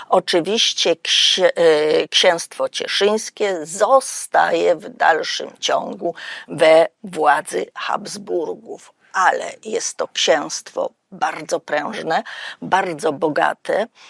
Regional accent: Silesian Voivodeship, Poland; Złoża węgla bardzo bogate, te, które mamy między innymi u nas na Śląsku

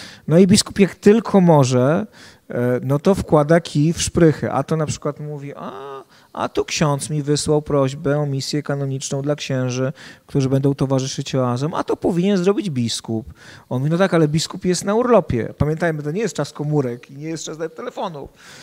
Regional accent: Warsaw, Masovian Voivodeship, Poland; Ja pochodzę z Warszawy, więc można powiedzieć, że dla mnie to żaden wysiłek był, no pójście do parafii, która była 7 minut spacerem od mojego bloku.

